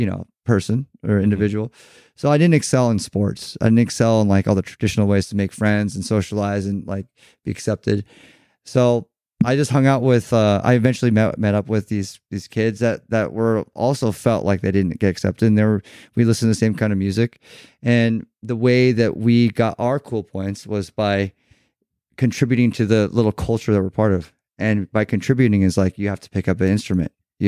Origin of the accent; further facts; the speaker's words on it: Irvine, California, United States; also born or lived in Newport Beach; And so we grew up in Newport Beach and Irvine, which is the city I'm talking about